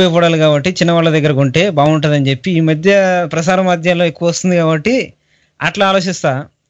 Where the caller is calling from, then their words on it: Hyderabad, Telangana, India; నేను హైదరాబాద్ వనస్థలిపురం నుంచి మాట్లాడుతాను.